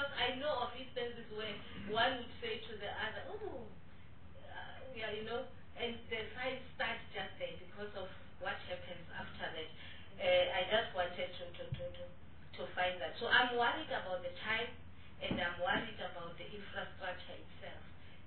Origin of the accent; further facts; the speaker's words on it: Mpumalanga, South Africa; I come from Mpumalanga, very rural area